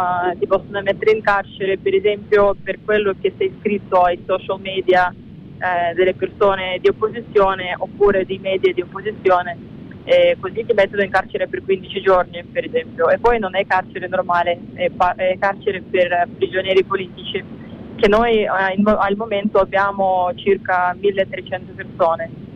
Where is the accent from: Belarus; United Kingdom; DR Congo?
Belarus; Italian is a second language; il mio paese ormai è diventato un paese prigione, lo posso chiamare solo così